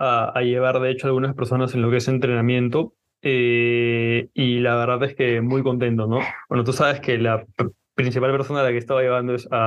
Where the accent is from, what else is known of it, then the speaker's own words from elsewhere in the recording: Peru; No lo he dicho, que es importante, yo soy de Perú. Entonces yo me fui a España para hacer el máster específicamente.